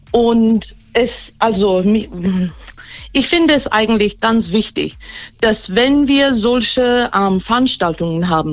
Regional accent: Iran; German is a second language; now in Germany; Wir kommen aus dem Iran und gerade im Iran ist viel los.

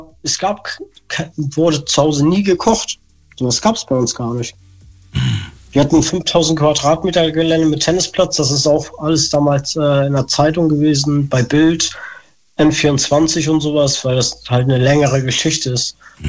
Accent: Hamburg, Germany; Meine ich komme aus Norden, aus Hamburg.

